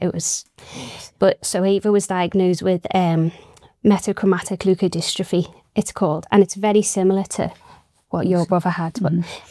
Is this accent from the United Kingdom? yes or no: yes; Wirral, North West England, United Kingdom; We can get you an MRI in Alderhay in 2 weeks, or, so we're from the Wirral, we can get you in Arrow Park tomorrow.